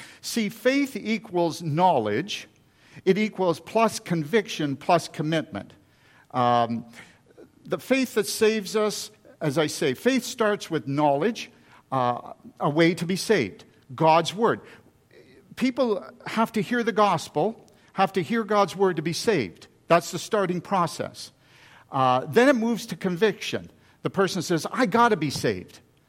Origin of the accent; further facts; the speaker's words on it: Bancroft, Ontario, Canada; We're from Bancroft.